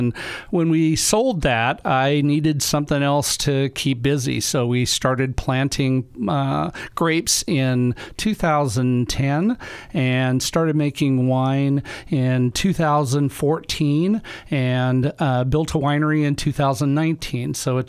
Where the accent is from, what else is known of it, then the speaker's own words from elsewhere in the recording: Sutherlin, Oregon, United States; A lot of it started when I was younger. I grew up in Sutherland